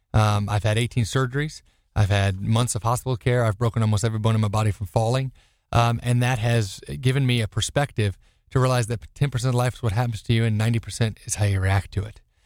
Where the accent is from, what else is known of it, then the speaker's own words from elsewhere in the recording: Florida, United States; I'm actually from Florida, born and raised native of the west coast of Florida in Pinellas County area.